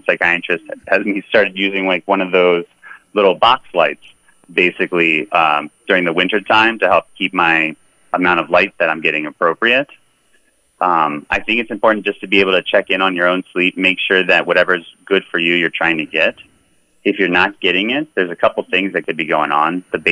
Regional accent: Miami, Florida, United States; I came here from Miami, and I'm amazed just at like the daylight changes, how late the sun stays up here.

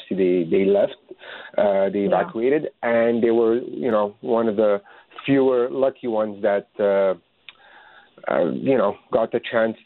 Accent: Canada; me personally, I was born and raised in Canada. But my parents obviously came from Lebanon. But my great-grandparents and my grandfather, they were originally born in Ankara.

